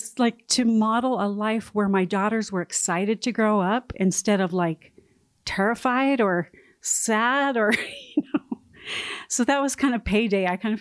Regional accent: California, United States; I was raised in Southern California.

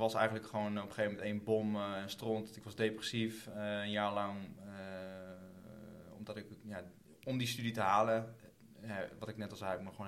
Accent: Tiel, Gelderland, Netherlands; also born or lived in Nijmegen; toen ik ben opgegroeid in Tiel. En toen ik naar Nijmegen verhuisde

